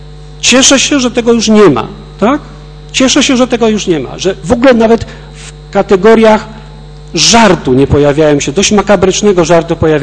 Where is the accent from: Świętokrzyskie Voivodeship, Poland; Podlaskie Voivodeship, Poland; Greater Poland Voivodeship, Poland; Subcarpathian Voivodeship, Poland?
Greater Poland Voivodeship, Poland; Poznań; wychowałem się na Winogradach, tak? Żyję tam od 70. roku, więc wiem, co się tam dzieje na Winogradach